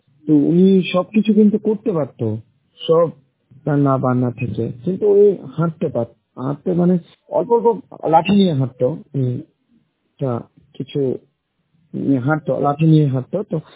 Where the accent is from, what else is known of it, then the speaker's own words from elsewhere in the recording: Bhagwangola, West Bengal, India; আমার বাড়ি মুর্শিদাবাদ, জেলা মুর্শিদাবাদ, গ্রাম ভগবানগোলা, বসতিগোলা।